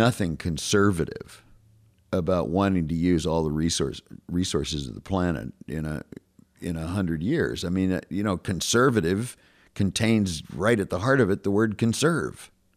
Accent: Wyoming, United States; I was raised with very... I mean, I'm from Wyoming, you know. I was raised in a political family, which was a very conservative Republican family.

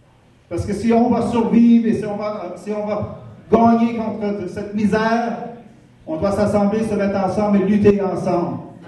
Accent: Val-d'Or, Quebec, Canada; also born or lived in Toronto; moi je suis né en Abitibi, j'ai été élevé à Val-d'Or.

